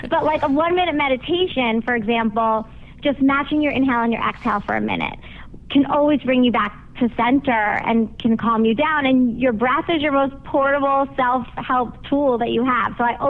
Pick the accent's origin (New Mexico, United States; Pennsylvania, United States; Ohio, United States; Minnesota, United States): Pennsylvania, United States; Philadelphia; moved away as an adult; now in Texas, United States; No, I've lived here for almost 20 years, but I grew up on the East Coast in Philadelphia.